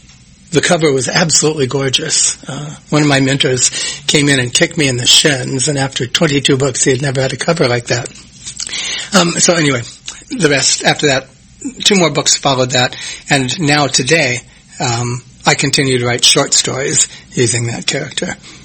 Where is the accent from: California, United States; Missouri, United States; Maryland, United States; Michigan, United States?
Missouri, United States; North Kansas City; I grew up in North Kansas City in an area called Avondale over there, and went down to the library